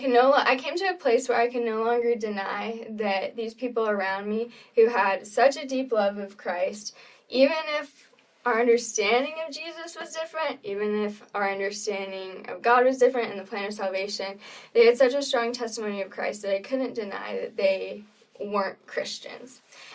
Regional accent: Arizona, United States; I'm from Arizona, by the way, so okay. This is where that's coming from.

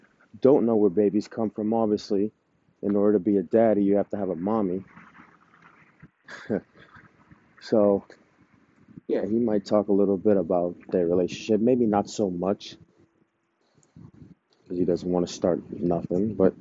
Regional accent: Boston, Massachusetts, United States; I come from South Boston, Massachusetts. One hell of a town. I know a lot of people out here. I grew up with a lot of people

